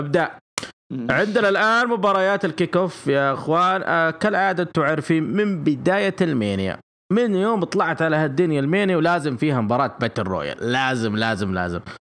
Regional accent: Buraidah, Al-Qassim, Saudi Arabia; أنا عندي حاجات أنا أخذها من عندنا في بريدة

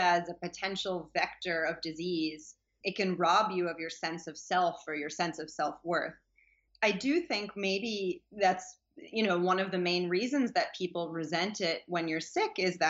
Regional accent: Manhattan, New York, United States; my mother's apartment, the apartment where I grew up actually in Manhattan

